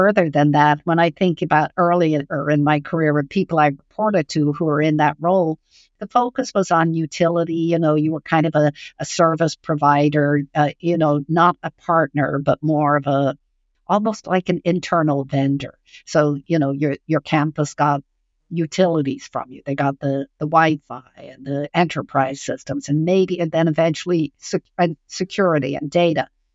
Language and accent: English; Ireland; now in United States; I grew up in Ireland, which I know a lot of people don't know that about me because I don't sound that way anymore, but I've been in the U.S. for a long time.